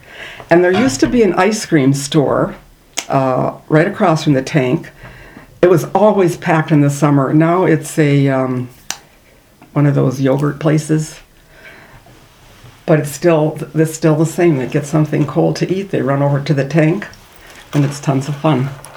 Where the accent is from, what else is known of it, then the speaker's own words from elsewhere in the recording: Minnesota, United States; accent: Minnesota; now in New Milford, United States; Maybe you can even hear some of my Minnesota accent.